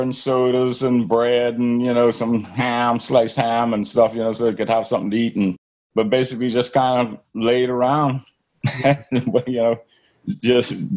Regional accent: Hatchet Bay, Eleuthera, Bahamas; born there; Well, I was born in Hatchet Bay, Eleuthera, in 1960.

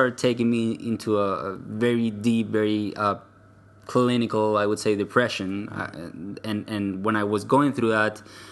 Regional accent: Venezuela; English is a second language; I'm from Venezuela originally, with family from Colombia and roots from actually Europe.

